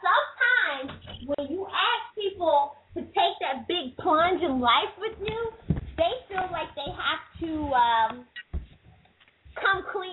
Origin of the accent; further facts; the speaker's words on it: New York, United States; I'm from New York.